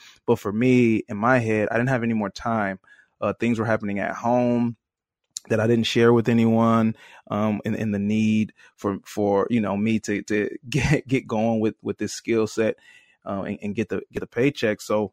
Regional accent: Detroit, Michigan, United States; You know, I'm from Detroit, Michigan.

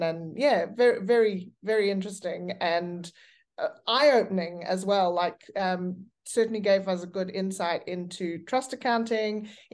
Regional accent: Zimbabwe; also born or lived in South Africa / London; now in Australia; we're both from Zimbabwe, and pretty much went from Zimbabwe to South Africa, did a stint in the Channel Islands in Guernsey in banking, which was very eye-opening. then moved on to London. We were in London for 8 years.

